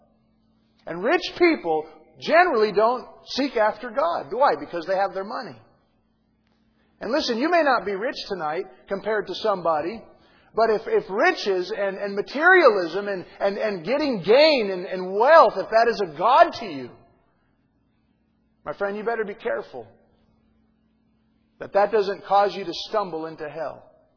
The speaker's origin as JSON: {"language": "English", "town": "Grand Forks", "region": "North Dakota", "country": "United States", "tie": "born or raised there", "said": "I was raised up in North Dakota, Grand Forks, a city most people don't even know about. It's primarily Catholic and Protestants."}